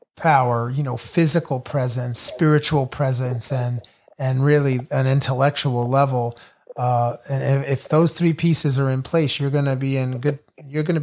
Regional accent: Brooklyn, New York, United States; Teofimo is from my hometown. He's El Brooklyn. He's from Brooklyn, New York.

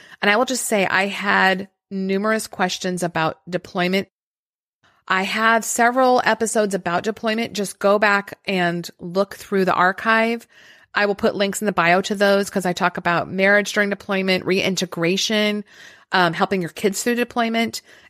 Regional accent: New Mexico, United States; also born or lived in Hawaii; I was raised in New Mexico near the mountains. It's a beautiful landscape where I grew up.

